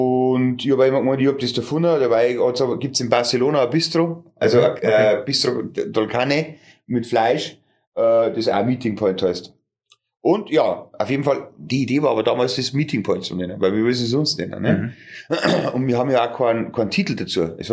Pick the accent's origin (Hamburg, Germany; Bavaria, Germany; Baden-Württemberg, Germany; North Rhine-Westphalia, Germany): Bavaria, Germany; Höllhöhe; weißt du, wo ich aufgewachsen bin? Auf der Höllhöhe.